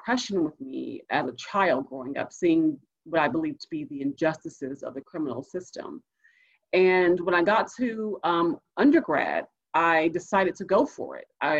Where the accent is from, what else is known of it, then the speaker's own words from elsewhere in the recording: Los Angeles, California, United States; I'm a first-generation college student and first-generation professional. I grew up in South